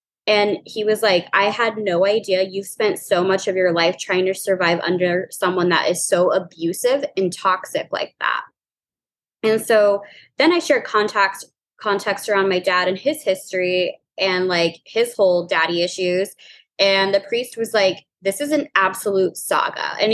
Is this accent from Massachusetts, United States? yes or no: no; New Orleans, Louisiana, United States; And I'm from New Orleans. So obviously very French names.